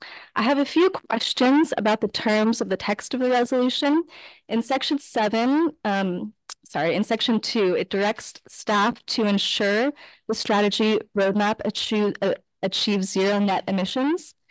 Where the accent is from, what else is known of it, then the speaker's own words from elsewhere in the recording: Arcata, California, United States; I'm from Arcata.